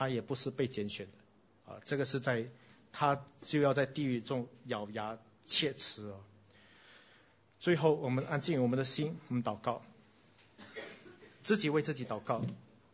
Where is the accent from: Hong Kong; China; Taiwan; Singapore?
Singapore; 我们新加坡人典型的，我们都为未来准备的。